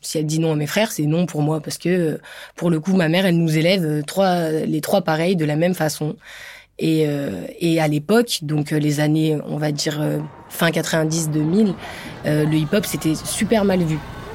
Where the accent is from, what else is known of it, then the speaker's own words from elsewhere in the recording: Lyon, Auvergne-Rhône-Alpes, France; je suis née à Lyon, d'une famille de 5 personnes, avec 2 grands frères. J'ai vécu toute ma vie à Lyon, donc produit 100% lyonnais, mais qui a bougé un peu dans différents arrondissements de Lyon.